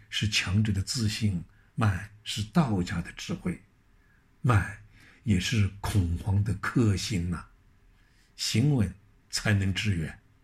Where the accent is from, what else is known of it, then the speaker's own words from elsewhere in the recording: China; 我们中国人啊，平时看起来好像一般般一般般